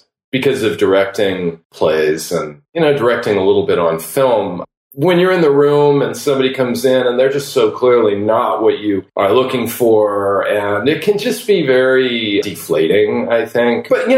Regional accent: Los Angeles, California, United States; Well, gosh, I grew up in Los Angeles. … who wrote I Am Legend and Shrinking Man

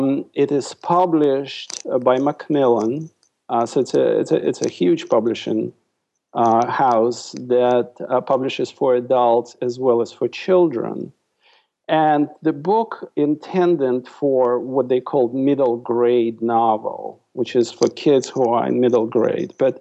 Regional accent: Saint Petersburg, Russia; English is a second language; moved away as an adult; now in United States; I grew up in the Soviet Union. I came to the United States when I was 27 years old in 1983. So I came as an adult. I grew up in what was called Leningrad. Now it's St. Petersburg again.

